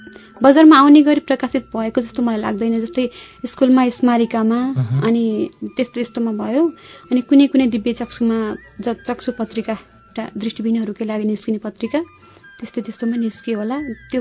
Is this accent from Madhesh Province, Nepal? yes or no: no; Gandaki Province, Nepal; now in Kathmandu, Nepal; मेरो घर स्याङ्जा।